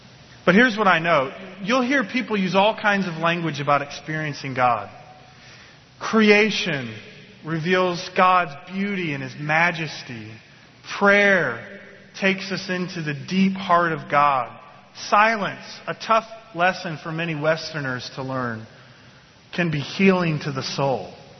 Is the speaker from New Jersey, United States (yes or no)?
no; Detroit, Michigan, United States; I'm from Detroit. Born, raised, for the most part, have lived most of my life in the metro Detroit area.